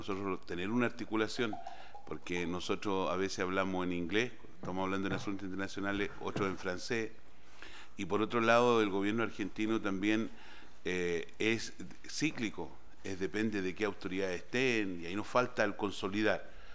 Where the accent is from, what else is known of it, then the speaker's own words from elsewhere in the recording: Chile; Creo que nosotros como gobierno chileno, como Chile, de lo que nosotros éramos hace 30 años atrás